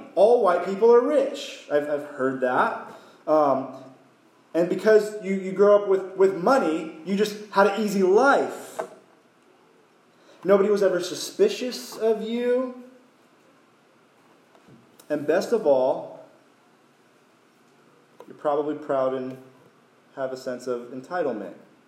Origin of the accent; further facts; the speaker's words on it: Long Beach, California, United States; I'm from California, from Long Beach, okay?